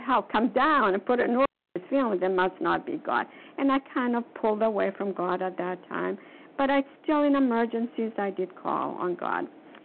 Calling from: Florida, United States; No, I'm calling from Florida.

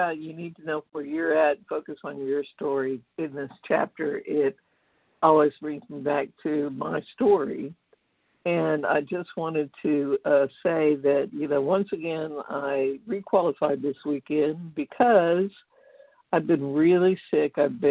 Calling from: Tulsa, Oklahoma, United States; Hi, this is … from Tulsa, Oklahoma.

